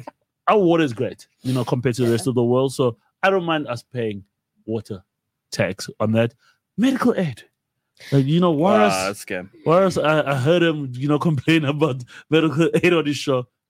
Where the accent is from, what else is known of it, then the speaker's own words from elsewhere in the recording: South Africa; And I'm glad we stood up as the South African people to this one.